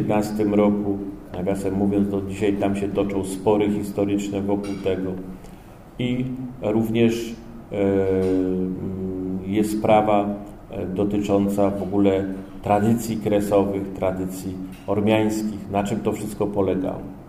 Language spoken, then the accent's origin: Polish; Kraków, Lesser Poland, Poland; born there; Ja się urodziłem w Krakowie, ale moi rodzice pochodzą z Kresu Wschodnich.